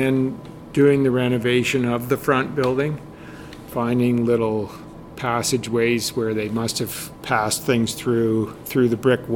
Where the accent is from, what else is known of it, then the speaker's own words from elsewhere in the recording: Picton, Ontario, Canada; My parents were here, and a couple of my siblings. I was born in Picton, so yeah. So this was home for me.